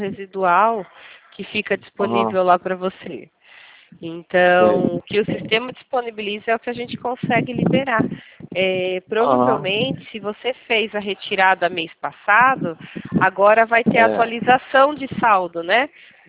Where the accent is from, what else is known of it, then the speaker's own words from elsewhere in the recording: Itatiba, São Paulo, Brazil; eu sou aqui de Itatiba, São Paulo